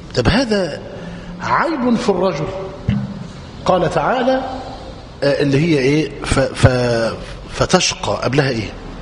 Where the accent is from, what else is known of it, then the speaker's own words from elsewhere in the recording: Egypt; إحنا كده كمصريين